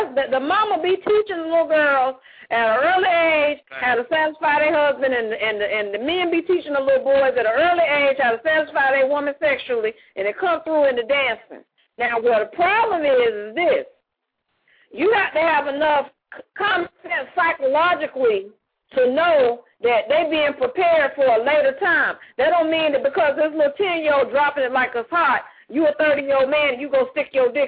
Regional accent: Jacksonville, Florida, United States; also born or lived in Miami; I was raised up down in Florida and in Jacksonville and Miami and down in the reggaeton area, and that's just how they do.

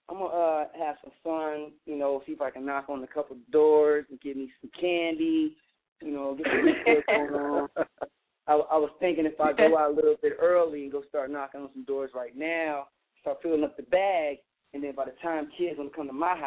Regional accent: West Covina, California, United States; I'm from California, born and raised, a city called West Covina. Been out here all my life, and I've been enjoying the sunshine. You know, just a spoiled California kid.

